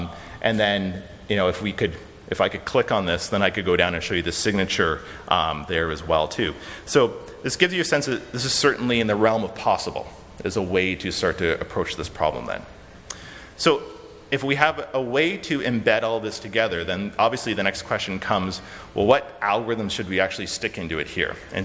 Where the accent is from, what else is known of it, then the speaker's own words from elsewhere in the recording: Waterloo, Ontario, Canada; Personally, I'm from Waterloo